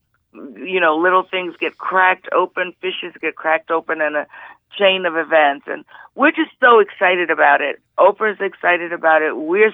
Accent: New Orleans, Louisiana, United States; she's really coming along down in my home state. We in New Orleans working on her music.

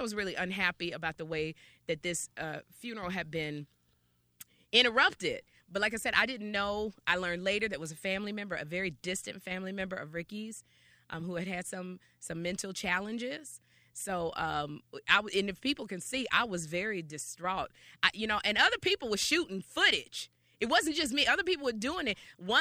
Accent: Sherman Oaks, California, United States; I'm from the Valley. I'm from Sherman Oaks.

